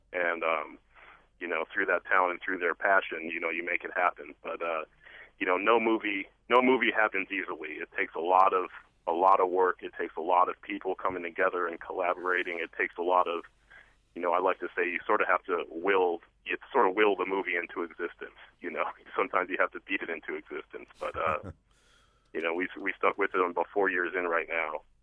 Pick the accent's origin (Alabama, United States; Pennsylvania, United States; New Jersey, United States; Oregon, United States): Oregon, United States; Portland; Yeah, it's my hometown.